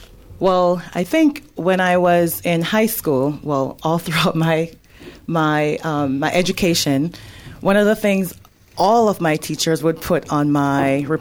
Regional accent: Jamaica; I come from a relatively poor background. I'm from Jamaica.

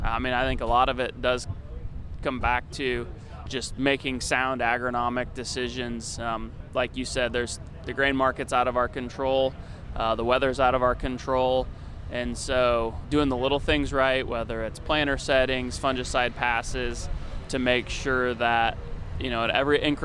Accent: Fairbury, Illinois, United States; I grew up in Fairbury, Illinois, not too far from here. My family farms.

